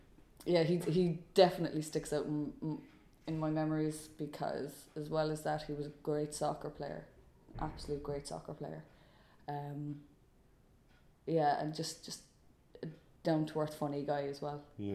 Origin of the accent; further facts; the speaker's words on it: Blackpool, North West England, United Kingdom; I grew up on the Commons Road in Blackpool, and it was a great place to grow up.